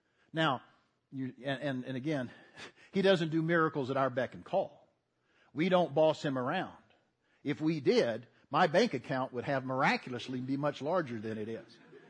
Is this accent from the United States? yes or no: yes; Southern United States, United States; You see, I grew up in the South and moved up here from the South a good many years ago.